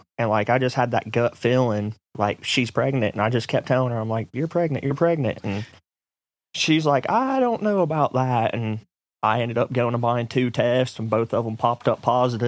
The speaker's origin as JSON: {"language": "English", "region": "Ohio", "country": "United States", "said": "Well, actually I'm originally from Ohio, like 15 minutes from Columbus."}